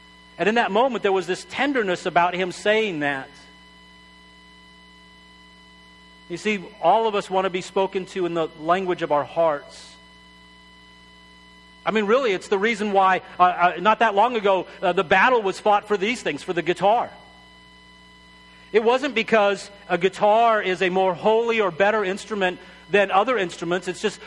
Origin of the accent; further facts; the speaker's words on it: El Paso, Texas, United States; I grew up in El Paso, Texas, and so Spanish was a normal part of our life.